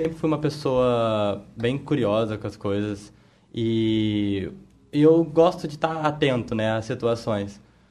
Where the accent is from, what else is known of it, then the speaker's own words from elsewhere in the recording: Minas Gerais, Brazil; estava lá na minha cidade, em Minas Gerais.